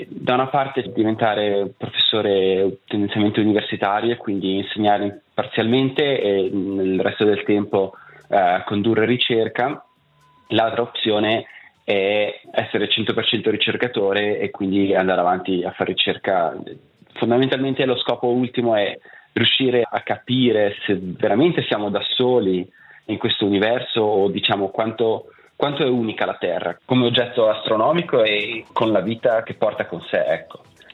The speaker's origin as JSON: {"language": "Italian", "town": "Massagno", "region": "Ticino", "country": "Switzerland", "tie": "born or raised there", "also_born_or_lived": "Zurich", "said": "Sono cresciuto a Massagno, fondamentalmente in Ticino, e poi dopo il servizio militare mi sono spostato a Zurigo, dove ho studiato fisica al Politecnico"}